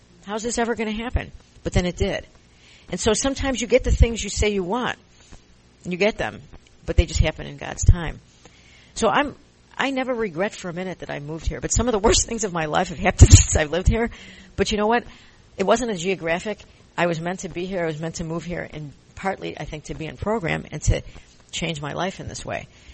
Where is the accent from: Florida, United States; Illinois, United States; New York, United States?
Illinois, United States; Chicago; moved away as an adult; now in California, United States; And, you know, I'm originally from Chicago, and I only moved to California 10 years ago.